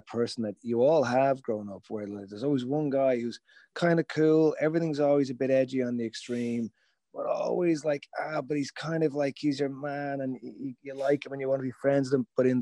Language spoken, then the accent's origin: English; Dublin, Leinster, Ireland; born or raised there